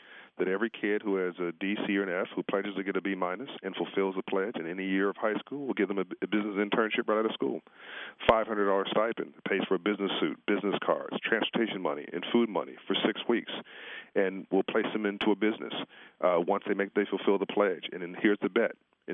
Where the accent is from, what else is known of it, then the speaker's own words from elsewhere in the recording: Compton, California, United States; When I was growing up in Compton, California, in South Central Los Angeles